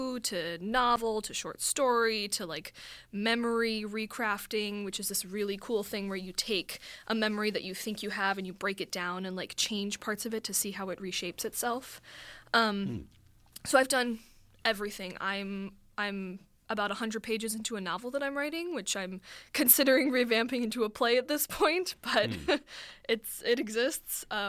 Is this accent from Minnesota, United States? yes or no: no; Grayslake, Illinois, United States; I'm from Grays Lake, Illinois, which is a little bit south of Carthage.